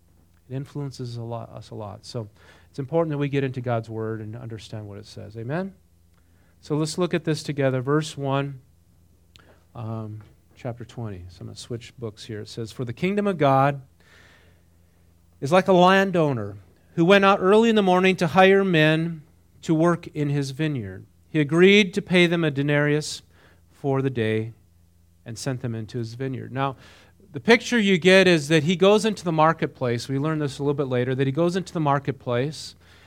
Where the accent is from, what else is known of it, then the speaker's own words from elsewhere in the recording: North Dakota, United States; I grew up in North Dakota, but, you know, it was primarily white up there when I grew up.